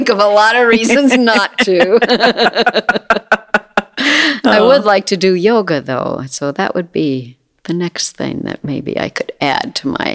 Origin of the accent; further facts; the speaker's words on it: Minneapolis, Minnesota, United States; So I grew up mostly in South Minneapolis. It's great. I loved it. I love the city.